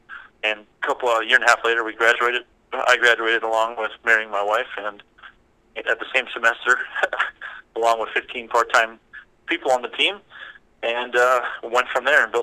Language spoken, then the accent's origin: English; Rolla, North Dakota, United States; I'm from Rolla, North Dakota. Grew up in Rolla, North Dakota, about 10 miles from Canada, 15 miles from Canada.